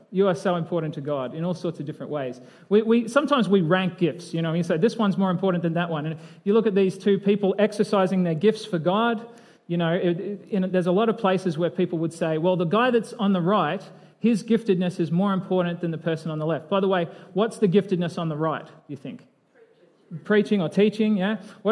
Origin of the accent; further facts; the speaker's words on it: Australia; because I'm Australian